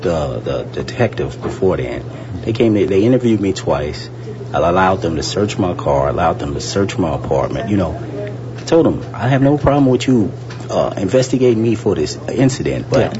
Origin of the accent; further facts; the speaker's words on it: St. Louis, Missouri, United States; St. Louis, Missouri.